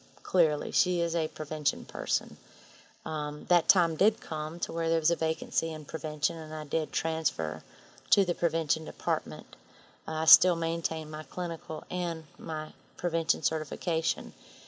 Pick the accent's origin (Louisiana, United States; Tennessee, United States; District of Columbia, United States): Tennessee, United States; Greenwood; I grew up here in Greenwood and lived on a farm.